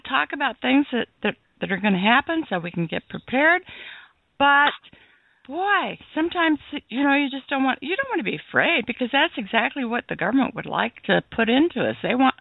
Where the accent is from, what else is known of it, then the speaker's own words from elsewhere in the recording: United States; Well, I am American, yes.